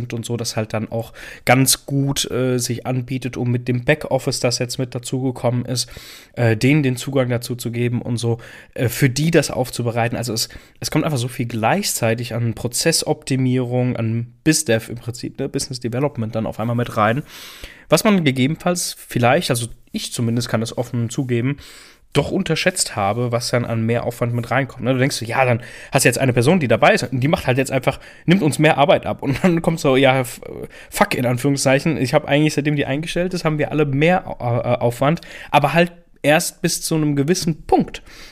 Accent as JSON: {"language": "German", "town": "Saarbrücken", "region": "Saarland", "country": "Germany", "said": "dem anderen Startup aus Saarbrücken, lustigerweise, da wo ich herkomme"}